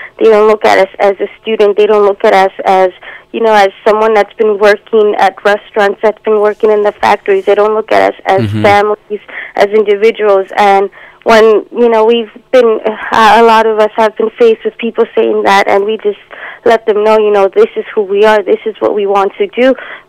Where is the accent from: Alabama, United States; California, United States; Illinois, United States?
Illinois, United States; Chicago; Yes, I'm originally from the Chicago area, yes.